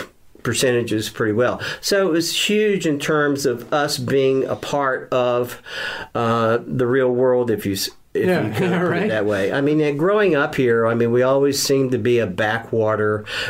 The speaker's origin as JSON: {"language": "English", "town": "Wilmington", "region": "North Carolina", "country": "United States", "tie": "born or raised there", "said": "growing up in Wilmington in New Hanover County and essentially a dry county, that kind of made you feel like an adult"}